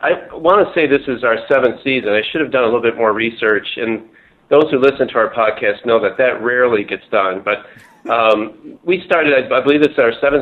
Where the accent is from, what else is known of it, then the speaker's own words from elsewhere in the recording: Wisconsin, United States; also born or lived in New York / Philadelphia; I'm originally from Wisconsin. I had moved out east to New York and Philadelphia